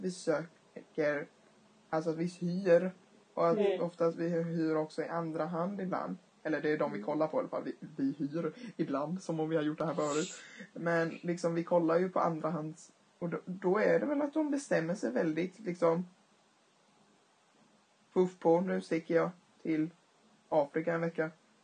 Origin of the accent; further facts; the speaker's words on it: Kalmar, Kalmar County, Sweden; även om jag hade varit hemma i Kalmar